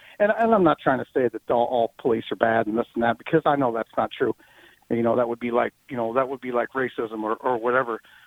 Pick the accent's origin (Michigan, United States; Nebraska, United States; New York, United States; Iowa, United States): Iowa, United States; Iowa, sir.